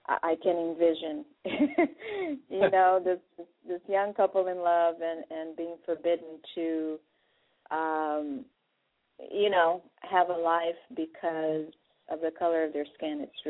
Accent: Brazil; moved away; I came from Brazil and being mostly a black country, but I was actually raised around mostly Caucasians. I went to American school back home

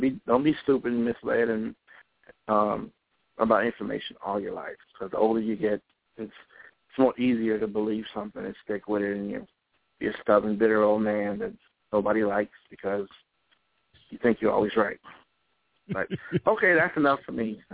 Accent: Chicago, Illinois, United States; if I was the average person and I'm from Chicago

